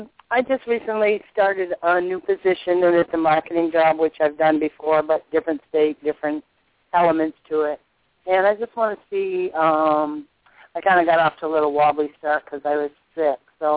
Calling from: South Carolina, United States; From South Carolina.

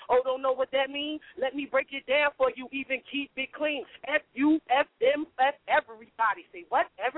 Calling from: Newark, New Jersey, United States; I'm calling from Newark, New Jersey.

